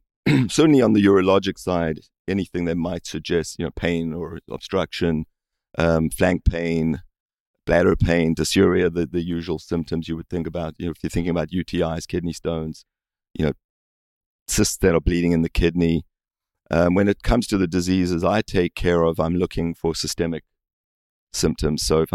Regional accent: South Africa; moved away; So I grew up in South Africa, and there's certain rivers you were told don't swim in those rivers because there could be bilharzia.

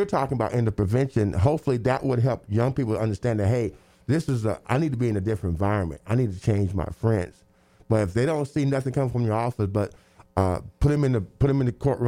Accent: Terre Haute, Indiana, United States; My hometown, Terre Haute, I was born and raised in the Boys Club.

